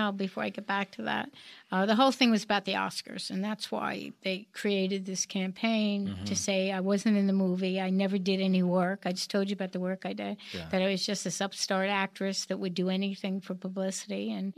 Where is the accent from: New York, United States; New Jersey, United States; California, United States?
New York, United States; born there; I was born in New York.